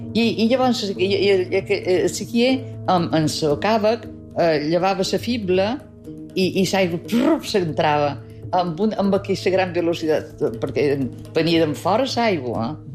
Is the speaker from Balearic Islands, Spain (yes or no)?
yes; Sóller, Balearic Islands, Spain; Jo a Solla vaig ser molt feliç durant la meva infantesa a Solla.